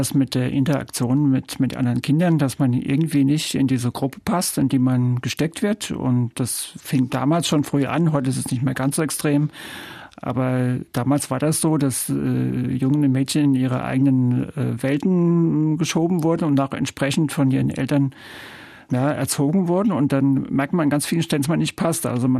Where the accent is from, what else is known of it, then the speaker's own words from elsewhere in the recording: Mainz, Rhineland-Palatinate, Germany; am Schluss bin ich dann vor Ort, an meinem Heimatort